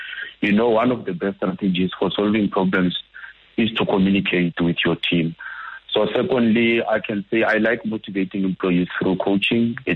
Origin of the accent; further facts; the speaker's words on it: Limpopo, South Africa; because I'm from Limpopo also.